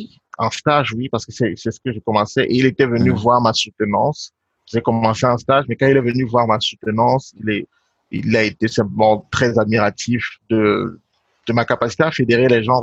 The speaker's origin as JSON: {"language": "French", "region": "West", "country": "Cameroon", "also_born_or_lived": "Douala", "said": "parce que je suis de l'ouest du Cameroun et à l'ouest il fait froid, je suis né à Douala, il fait chaud."}